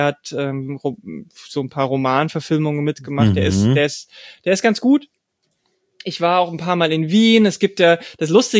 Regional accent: Bavaria, Germany; born or raised there

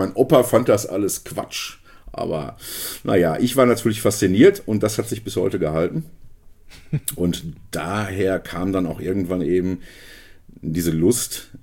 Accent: Hagen, North Rhine-Westphalia, Germany; bei uns in Hagen, meiner Heimatstadt Hagen

